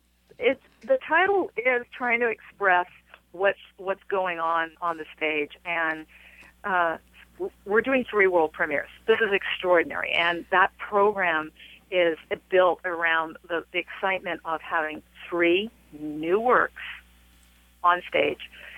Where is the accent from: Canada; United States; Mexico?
Canada; For me, I'm still Canadian.